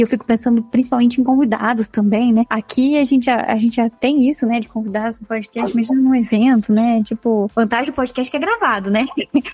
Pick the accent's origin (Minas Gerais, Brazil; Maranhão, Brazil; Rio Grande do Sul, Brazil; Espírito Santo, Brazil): Minas Gerais, Brazil; Guaxupé; Gente, eu sou lá de Gospé, né? Gospé é Minas Gerais, metrópole